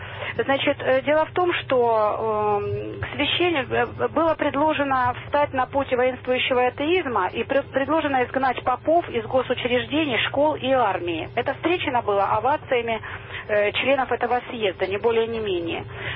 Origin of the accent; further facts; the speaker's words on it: Moscow, Russia; Да, да, я из Москвы.